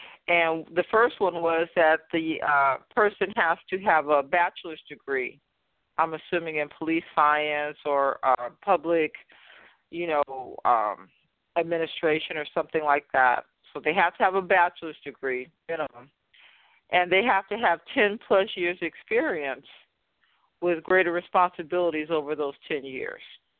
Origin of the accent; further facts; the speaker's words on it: Fresno, California, United States; I live in the Tower District. I live in Esmeralda Soria's district, but I grew up in Southwest Fresno, 93706, and my mother still lives there.